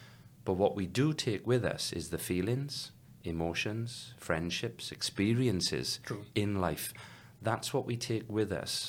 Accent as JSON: {"language": "English", "town": "Tredegar", "region": "Wales", "country": "United Kingdom", "tie": "born or raised there", "said": "The town that I grew up in South Wales is called Tredegar, okay, or Tredegar."}